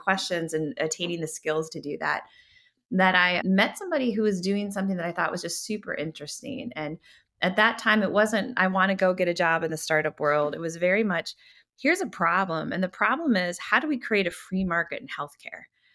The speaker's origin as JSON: {"language": "English", "region": "Minnesota", "country": "United States", "tie": "born or raised there", "said": "So growing up in Minnesota, I actually ended up going to college at Holy Cross in Worcester, Massachusetts."}